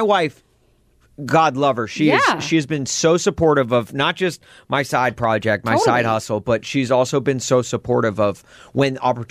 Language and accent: English; Nashville, Tennessee, United States; And obviously, again, I'm from Nashville. I'm a Predators fan, which I know it doesn't sit well here with Blackhawks fans.